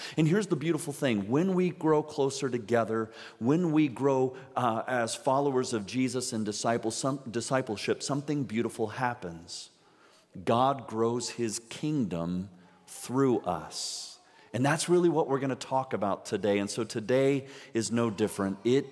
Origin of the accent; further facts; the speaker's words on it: Orlando, Florida, United States; I grew up in Orlando, Florida as a city boy. And so I didn't grow up in a farming community.